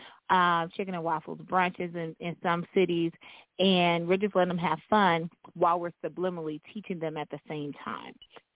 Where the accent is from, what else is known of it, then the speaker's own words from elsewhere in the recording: Jamaica; now in United States; Because I'm from Jamaica.